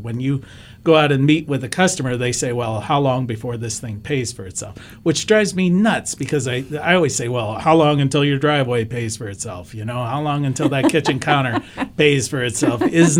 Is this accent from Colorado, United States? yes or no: yes; Colorado, United States; born there; Actually, I was born in Colorado, so I can make fun of it.